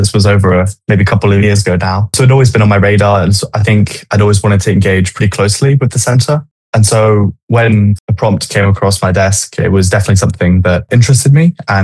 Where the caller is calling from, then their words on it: Toronto, Ontario, Canada; I'm speaking from Toronto.